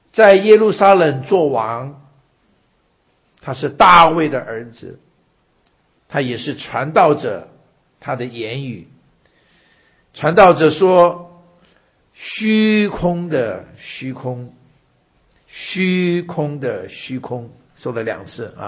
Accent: Taiwan; moved away as an adult; now in United States; 因为我的父母是湖南人，我在台湾是我的父母抗战之后，他们到了台湾去，所以我是在台湾出生的。

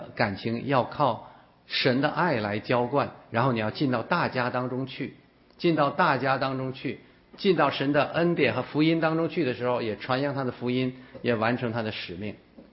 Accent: China; 因为我们中国人不直接是神的选民

